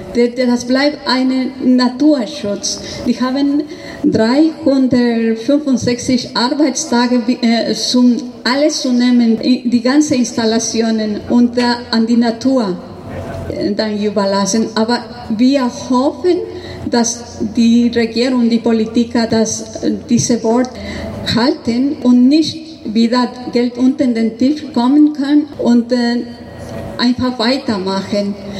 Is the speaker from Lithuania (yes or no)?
no; Ecuador; German is a second language; now in Germany; Ich komme aus Ecuador und ich bin, als ich klein war, in der Faso-Urwald gewachsen.